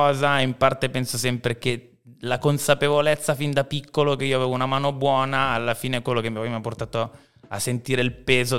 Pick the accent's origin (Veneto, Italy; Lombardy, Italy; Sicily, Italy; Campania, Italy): Lombardy, Italy; Cambiago; io vivevo a Cambiago, dove sono nato e cresciuto. Sono nato a Vimercate, come dicevi prima. Però sono cresciuto a Cambiago